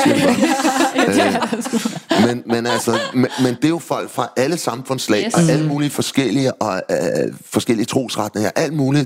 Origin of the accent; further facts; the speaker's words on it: Copenhagen, Capital Region of Denmark, Denmark; Men jeg er jo vokset op i København. Jeg er jo faktisk københavner, selvom jeg ikke rigtig vil være ved det.